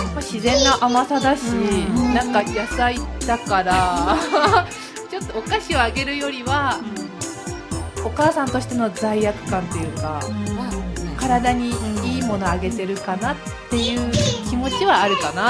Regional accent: Ibaraki, Japan; あの私の出身の茨城県の特産品なんですけど

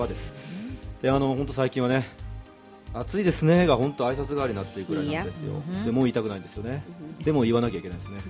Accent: Kanto, Japan; どっちかというとね、私はバリバリ日本ですね。関東地方みたいな。

